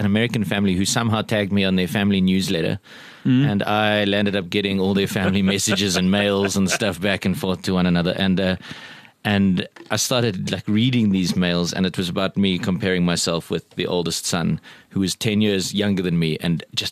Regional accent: Johannesburg, Gauteng, South Africa; also born or lived in Barberton / Pietermaritzburg; But I'm from Johannesburg, grew up in Johannesburg. I've lived in Barberton and Pietermaritzburg.

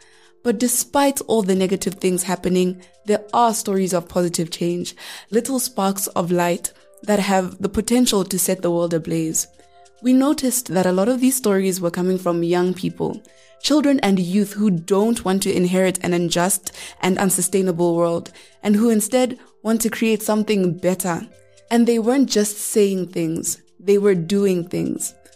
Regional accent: Soweto, Gauteng, South Africa; from Soweto

